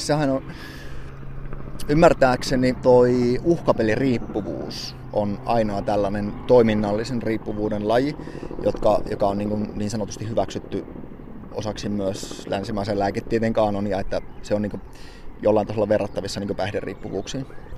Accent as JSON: {"language": "Finnish", "town": "Kemijärvi", "region": "Lapland", "country": "Finland", "lives_now": "Tampere, Finland", "said": "ja ikä on 36 tällä hetkellä. Kemijärveltähän minä alun perin olen kotoisin ja tällä hetkellä, niin kuin taisin tuossa sanoa, niin Tampereella asustelen."}